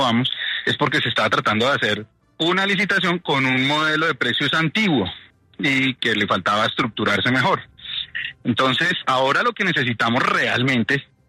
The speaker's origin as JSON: {"language": "Spanish", "region": "Bogotá", "country": "Colombia", "said": "los que estamos ensuciando Bogotá, somos los bogotanos"}